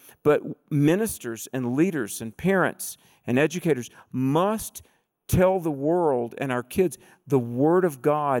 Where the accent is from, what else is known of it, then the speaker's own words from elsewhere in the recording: the South, United States; Very, very sadly, I'm from the South. And I came to the Lord through